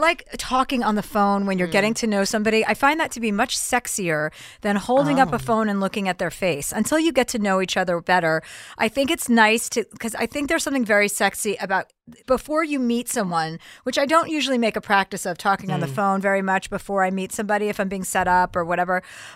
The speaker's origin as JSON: {"language": "English", "region": "New Jersey", "country": "United States", "said": "Yeah, I'm from New Jersey."}